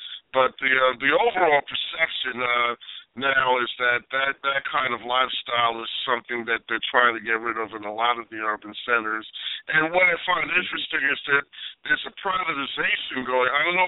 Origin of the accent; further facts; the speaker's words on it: Brooklyn, New York, United States; You know, growing up in Brooklyn and then growing up in New York, you know, I didn't realize how bad my neighborhood was until I left the neighborhood